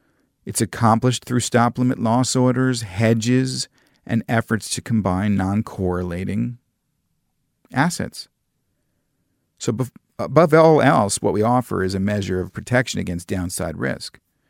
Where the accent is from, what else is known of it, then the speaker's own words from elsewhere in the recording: New York, United States; I grew up in New York and I read it quite a bit.